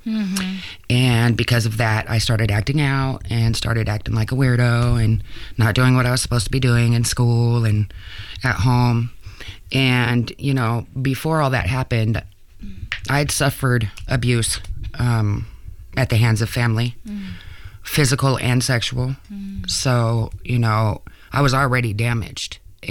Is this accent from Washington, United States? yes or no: yes; Monroe, Washington, United States; born there; Well, I was born in a small town named Monroe, Washington, Washington State. I was born poor, for lack of a better word.